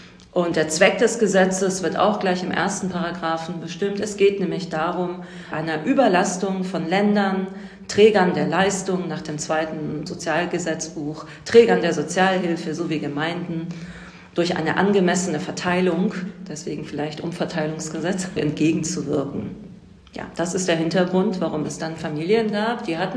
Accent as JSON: {"language": "German", "region": "Hamburg", "country": "Germany", "tie": "born or raised there", "said": "Ich bin selbst in Hamburg aufgewachsen und hatte dort auch meine ersten Kontakte mit AussiedlerInnen und SpätaussiedlerInnen."}